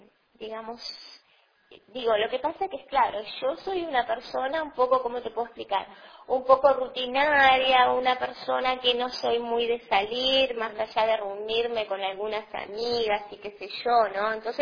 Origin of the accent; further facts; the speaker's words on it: Montevideo, Uruguay; En un momento cuando me vine de Montevideo, extrañé horrible, ¿no?